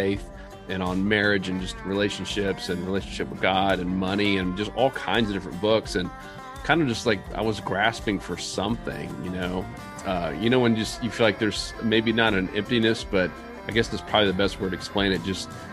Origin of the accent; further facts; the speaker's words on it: Tampa, Florida, United States; born there; I was born in Tampa, and my wife and I we had two daughters.